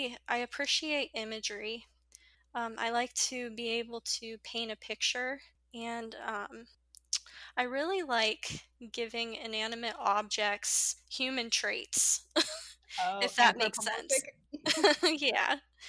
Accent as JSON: {"language": "English", "town": "East Liverpool", "region": "Ohio", "country": "United States", "said": "I'm from East Liverpool, Ohio, and East Liverpool, Ohio, it's actually, at one time, it was considered the pottery capital of the United States."}